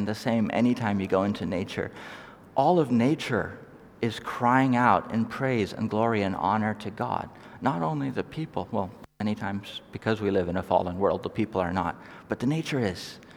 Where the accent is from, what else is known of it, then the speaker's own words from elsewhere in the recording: Norway; I may sound American. I am not American. I originally come from Norway. Norway's a small place. We're generally pretty low-key, not a whole lot we're famous for.